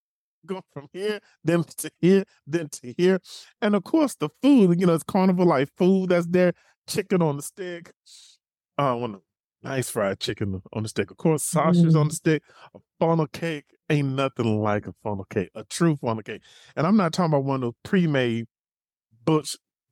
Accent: Mobile, Alabama, United States; I am from Mobile, Alabama, Southern State.

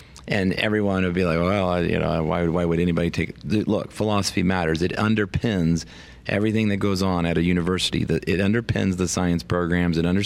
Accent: Indiana, United States; now in New Mexico, United States; I came from another state. I came from Indiana to live here, and now I call New Mexico home.

